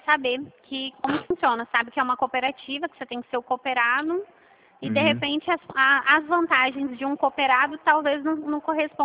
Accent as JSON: {"language": "Portuguese", "region": "São Paulo", "country": "Brazil", "said": "Não, eu sou do interior de São Paulo."}